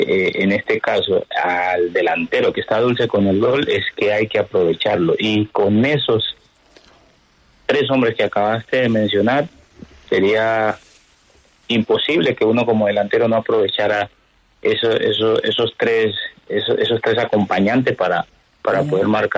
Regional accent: Argentina; siendo compatriota de él, siendo paisano, otro argentino

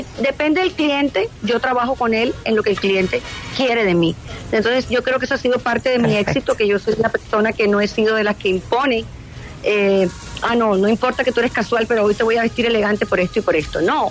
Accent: Cartagena, Bolívar, Colombia; Soy cartagenera y disfruto cada vez que tengo una oportunidad de estar asomadita en mi país

